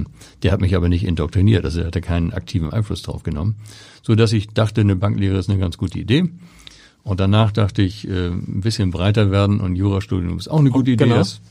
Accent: Rheinbeck, Germany; wo ich groß geworden bin

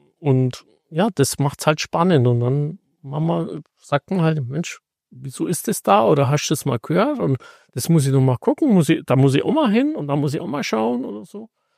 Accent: Augsburg, Bavaria, Germany; also born or lived in Landsberg; Aufgewachsen bin ich in Augsburg

